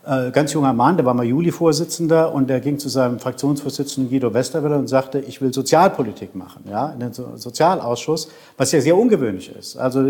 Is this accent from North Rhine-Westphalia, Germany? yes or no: no; Saarbrücken, Saarland, Germany; Ich bin aus Saarbrücker sogar, also meine Abgeordnete sozusagen.